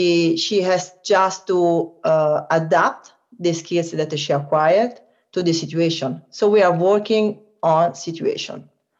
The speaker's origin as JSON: {"language": "English", "town": "Rome", "region": "Lazio", "country": "Italy", "tie": "born or raised there", "second_language": "English", "said": "You know, I learned skiing very late because I was born in Rome. I come from Rome, a place very far from mountains."}